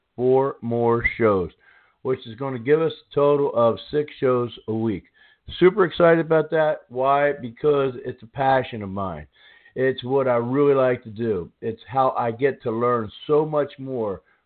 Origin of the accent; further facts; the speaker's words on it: Philadelphia, Pennsylvania, United States; now in Maryland, United States; I come from the middle of that. I come from Philadelphia area.